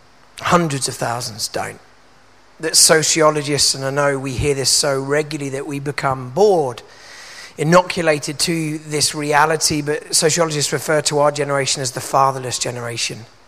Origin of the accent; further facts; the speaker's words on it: Manchester, North West England, United Kingdom; I grew up in South Manchester, a place called Birmingham.